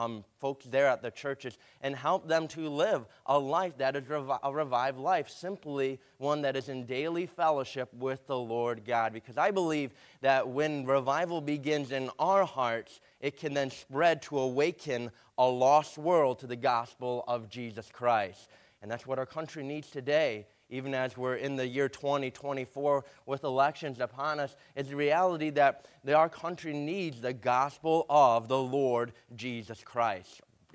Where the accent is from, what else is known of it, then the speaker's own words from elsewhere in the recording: Shelby Township, Michigan, United States; We are from Shelby Township, Michigan, which is just a little bit north of Detroit.